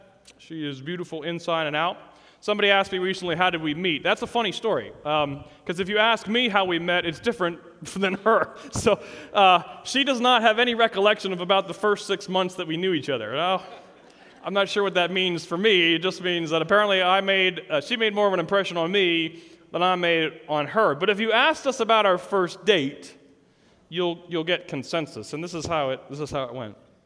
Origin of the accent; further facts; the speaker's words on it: Dallas, Texas, United States; Hey, I am from Dallas, Texas. I flew out here yesterday, short flight, going back tonight.